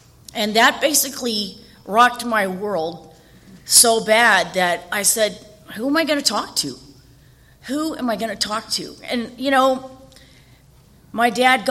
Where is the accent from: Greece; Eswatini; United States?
United States; Chula Vista, California; now in Signal Hill, United States; I moved from Chula Vista, go Chula, to L.A., where my drug and alcoholism just expanded like the city.